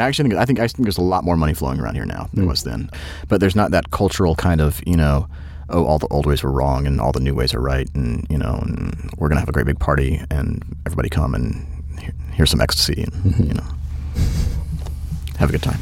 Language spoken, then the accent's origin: English; Georgia, United States; I'm from Georgia, yeah.